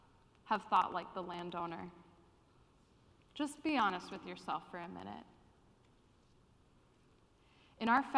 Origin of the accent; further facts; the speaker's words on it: Midwest, United States; which I'm from the Midwest, I'm guilty of doing that.